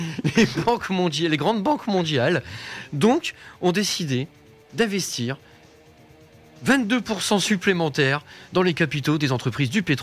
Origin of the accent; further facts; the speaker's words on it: Hauts-de-France, France; accent: Ch'ti; avec mon super accent ch'tanglais. C'est entre le ch'ti et l'anglais, c'est pas mal.